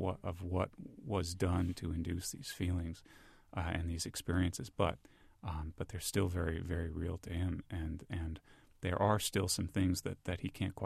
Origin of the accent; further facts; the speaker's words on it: Brooklyn, New York, United States; I grew up in Brooklyn, New York, and my parents still live in an apartment in Brooklyn where I grew up.